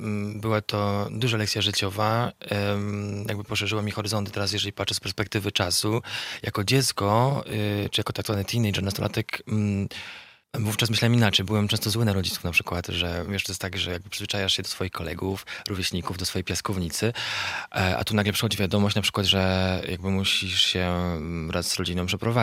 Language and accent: Polish; Bielsko-Biała, Silesian Voivodeship, Poland; born there; Urodziłem się oczywiście w Polsce, na południu, w Bielsku-Białej. Moja mama jest Polką, tata jest Amerykaninem, ale do tego mam też niemieckie obywatelstwo. Także mieszkaliśmy w różnych miejscach na świecie ze względu na pracę moich rodziców.